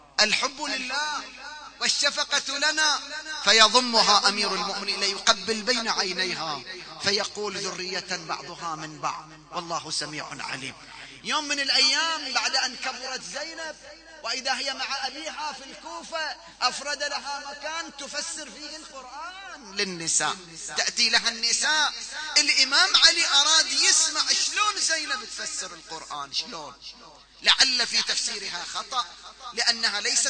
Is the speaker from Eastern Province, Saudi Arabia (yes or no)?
yes; Qatif, Eastern Province, Saudi Arabia; هذه القصة حصلت عندنا في القطيف